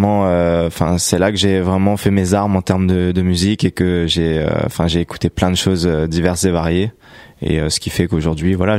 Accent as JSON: {"language": "French", "region": "Réunion", "country": "France", "first_language": "Réunion Creole", "second_language": "French", "said": "Il y a un couplet en créole aussi, en fait, vu que je viens de La Réunion."}